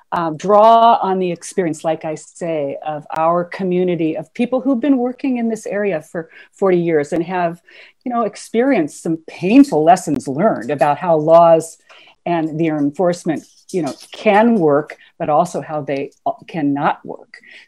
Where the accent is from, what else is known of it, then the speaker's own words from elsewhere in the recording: Minnesota, United States; communities in the United States, as I mentioned, I'm from Minnesota, started this work